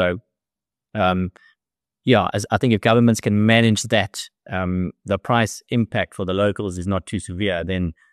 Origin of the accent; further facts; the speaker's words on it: South Africa; So, you know, as a South African traveling, it is becoming tricky and it's taking longer to get the visas.